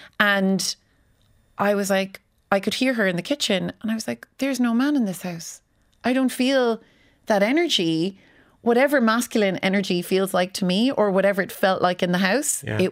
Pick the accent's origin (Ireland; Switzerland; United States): Ireland; Cork, Munster; Definitely bold. I'm from Cork